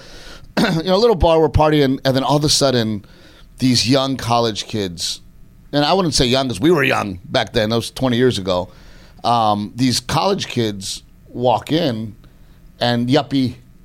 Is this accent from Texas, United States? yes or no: yes; Portland, Texas, United States; And I'm from Portland, Texas, which is already kind of weird.